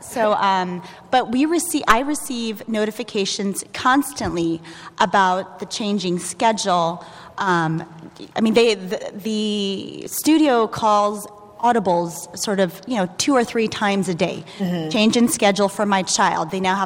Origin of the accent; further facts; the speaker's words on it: San Diego, California, United States; from San Diego.